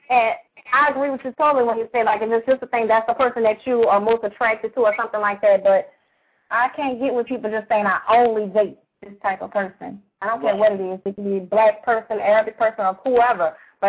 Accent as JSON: {"language": "English", "region": "the South", "country": "United States", "said": "I'm from the South"}